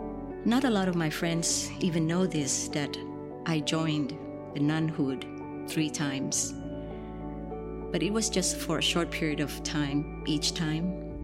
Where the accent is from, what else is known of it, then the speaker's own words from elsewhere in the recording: Bangkok, Thailand; English is a second language; I was born and raised a Buddhist in Bangkok, Thailand, where Buddhism is being practiced by 95% of the population. And so growing up, I place my firm belief and faith in Buddhism.